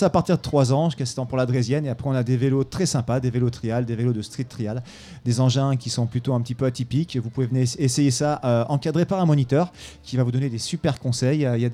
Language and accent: French; Grenoble, Auvergne-Rhône-Alpes, France; parce que nous, on est de Grenoble, donc on est vraiment à la maison